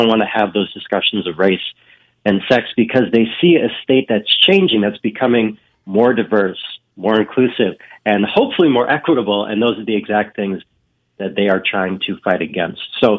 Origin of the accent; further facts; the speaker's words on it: Milwaukee, Wisconsin, United States; now in Texas; so I'm not originally from Texas, I'm from Wisconsin. And growing up, Wisconsin, Milwaukee, where I grew up, is very racially segregated in terms of neighborhoods.